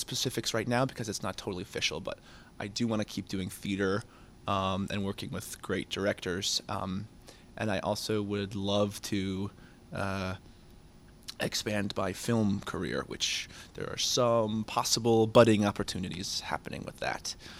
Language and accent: English; Massachusetts, United States; And I came up to the beautiful Berkshires, as you said, my hometown